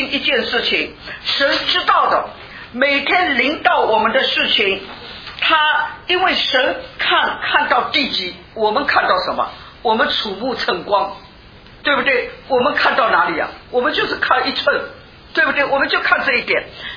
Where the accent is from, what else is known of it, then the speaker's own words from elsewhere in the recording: Fuzhou, Fujian, China; 我们福州人说摔一跤长三寸，摔一跤长三寸